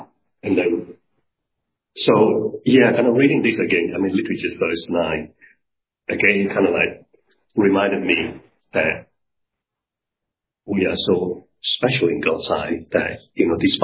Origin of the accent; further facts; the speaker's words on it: Malaysia; when I was growing up in Malaysia, I went to Methodist church at the time.